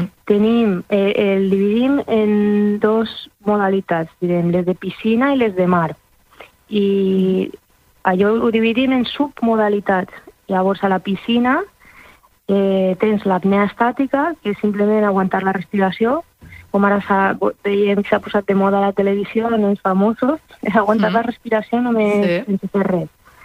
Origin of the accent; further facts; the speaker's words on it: Elche, Valencian Community, Spain; now in L'Estartit, Spain; Jo he crescut a Elx, a Alacant, per això que tinc aquest accent.